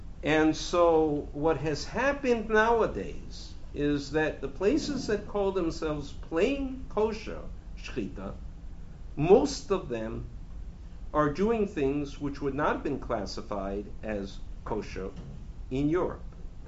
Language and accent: English; Boston, Massachusetts, United States; And I grew up in Boston